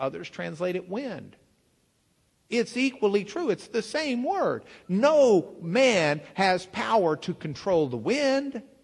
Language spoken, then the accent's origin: English; Lubbock, Texas, United States; I grew up in Lubbock. We have wind. We have like hurricanes every spring.